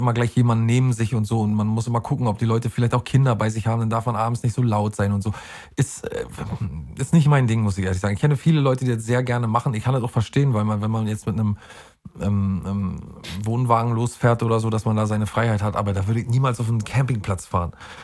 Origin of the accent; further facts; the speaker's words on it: Mecklenburg-Vorpommern, Germany; Genau gesagt, da, wo ich herkomme, nämlich in Mecklenburg-Vorpommern.